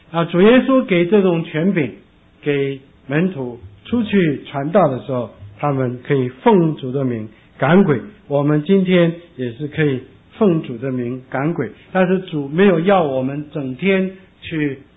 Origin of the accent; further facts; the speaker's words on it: South Korea; accent: Shandong dialect; also born or lived in Hong Kong; now in United States; 那神第一件事情就是把我从韩国送到香港，本来是要去台湾。那我不会说国语，但是我的山东话跟国语差不多，所以稍微扭一扭就可以讲。